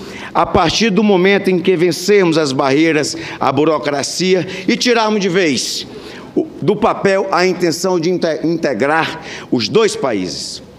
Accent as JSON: {"language": "Portuguese", "town": "Cruzeiro do Sul", "region": "Acre", "country": "Brazil", "tie": "born or raised there", "said": "Pucallpa a Cruzeiro do Sul, minha cidade natal."}